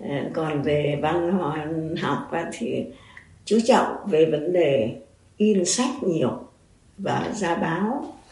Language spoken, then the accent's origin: Vietnamese; Bac Ninh, Vietnam; also born or lived in Hanoi / Saigon; now in United States; tôi sinh trưởng ở Bắc Ninh và ở Hà Nội cho đến năm 54 thì vào Sài Gòn. Và năm 81 thì sang định cư tại Mỹ.